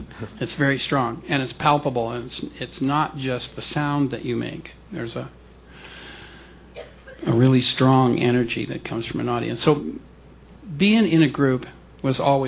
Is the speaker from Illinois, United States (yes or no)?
no; California, United States; I'm a California kid off the beach